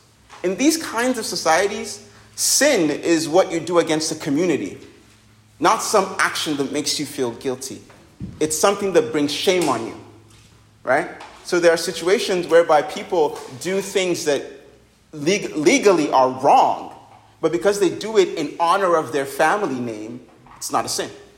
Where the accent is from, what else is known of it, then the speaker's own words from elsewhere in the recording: Nigeria; I'm a Nigerian. I totally get that.